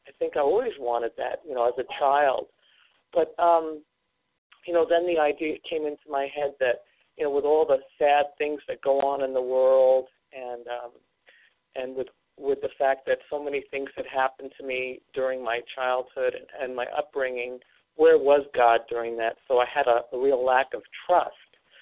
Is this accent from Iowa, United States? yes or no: yes; Iowa, United States; I'm from Iowa